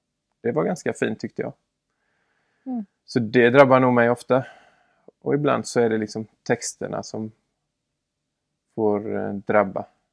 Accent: Skövde, Västra Götaland County, Sweden; born there; jag föddes ju här i Habo. Eller Skövde var det väl närmare bestämt. Men vi bodde här på Måsgatan. Och sen flyttade vi till det här gula fina huset som ligger nedanför Smyrnakyrkan. Där bodde jag mina 4 första år.

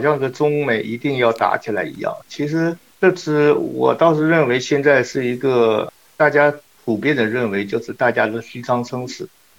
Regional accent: Northeast China, China; accent: Northeastern Mandarin; 大家就用我们东北话说是大家拔钢杆

